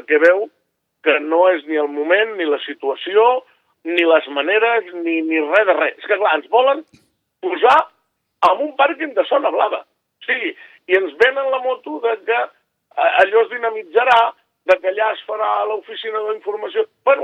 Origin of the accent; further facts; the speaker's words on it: Sitges, Catalonia, Spain; born there; Jo soc nascut a Sitges de 8 generacions.